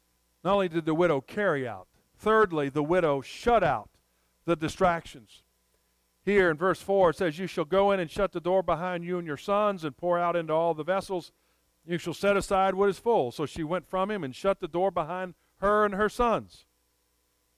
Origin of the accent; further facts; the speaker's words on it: Raleigh, North Carolina, United States; now in Lebanon, United States; We come from Raleigh, North Carolina, to Lebanon, Virginia.